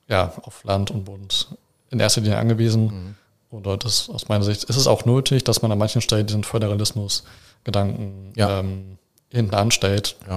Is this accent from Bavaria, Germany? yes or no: no; Remscheid, North Rhine-Westphalia, Germany; also born or lived in Wermelskirchen; ich würde mich selber auch als Remscheider bezeichnen. Offiziell wurde ich aber in Wermelskirchen im damaligen Krankenhaus geboren. Habe aber immer in Remscheid gewohnt. Und bin aus meiner Familie, die kommt eigentlich, kommen meine Eltern beide aus Rheinland-Pfalz.